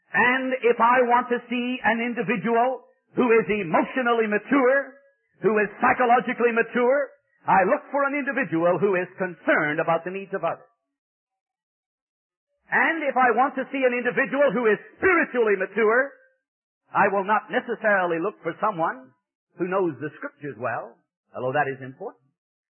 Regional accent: Ireland; growing up in Ireland in the mountains in a little cottage in the kind of poverty that you really don't know about in this country.

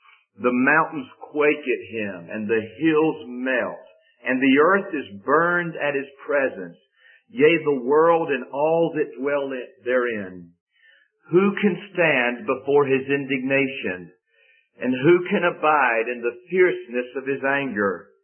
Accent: the South, United States; I've heard the expression throughout my years, at least growing up in the South

